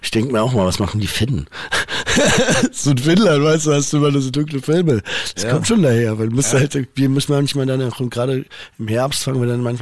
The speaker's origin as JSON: {"language": "German", "region": "Berlin", "country": "Germany", "tie": "born or raised there", "said": "Berlin sehe ich mich auf jeden Fall, aber auch, das ist meine, weil es meine Heimat ist irgendwie"}